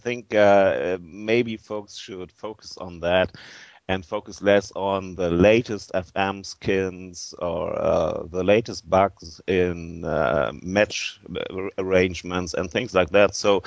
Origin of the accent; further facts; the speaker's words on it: Germany; accent: German; English is a second language; I hope they won't suffer from my German accent